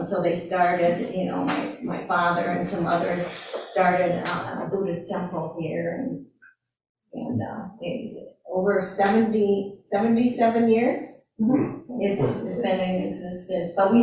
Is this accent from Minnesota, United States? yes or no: yes; St. Louis Park, Minnesota, United States; We grew up in St. Louis Park. This is my sister, Toyo. But we grew up in St. Louis Park, and we remained here.